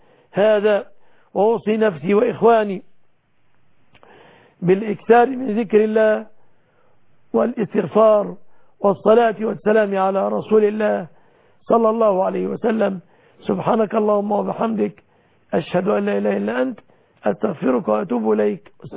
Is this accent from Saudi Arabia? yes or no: no; Egypt